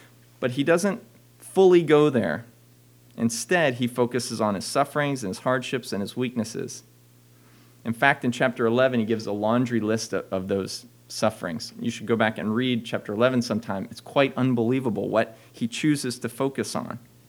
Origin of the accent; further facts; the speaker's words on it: Maryland, United States; I grew up in Baltimore County, so I'm a Terps fan.